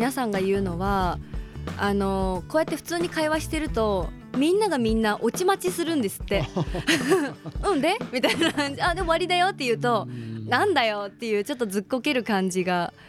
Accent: Shanghai, China; Japanese is a second language; now in Japan

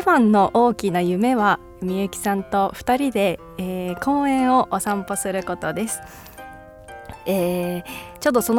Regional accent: Hokkaido, Japan; このコーナーは北海道出身どさんこの、私

